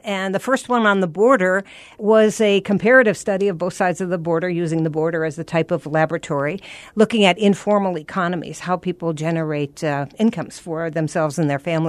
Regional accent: Wisconsin, United States; moved away as an adult; Well, I'm from Wisconsin.

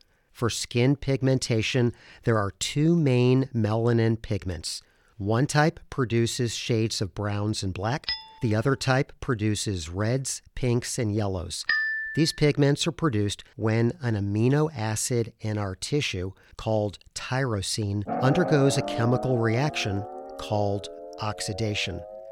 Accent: Columbus, Ohio, United States; I grew up in Columbus, Ohio, and when I was a kid playing outside, I'd sometimes see all-white squirrels in my neighborhood.

